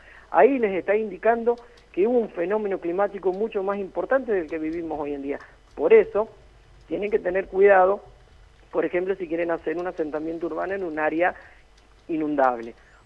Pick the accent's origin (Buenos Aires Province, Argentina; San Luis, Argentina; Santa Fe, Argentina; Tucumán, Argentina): Santa Fe, Argentina; Yo soy santafesino.